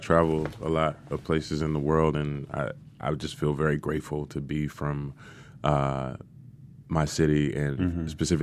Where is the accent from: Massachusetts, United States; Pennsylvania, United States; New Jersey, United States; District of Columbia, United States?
District of Columbia, United States; Washington; born there; I was born in Washington, D.C.